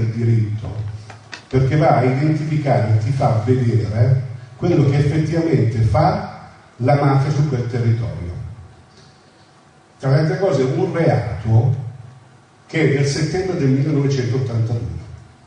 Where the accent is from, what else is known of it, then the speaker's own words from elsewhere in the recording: Palermo, Sicily, Italy; now in Como, Italy; Io sono siciliano, sono di Palermo, orgogliosamente di Palermo, adottato a Como, però sono siciliano.